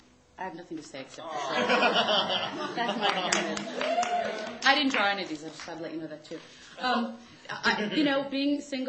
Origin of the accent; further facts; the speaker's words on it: Maryland, United States; Yeah, I'm from Maryland, D.C. I went to NYU.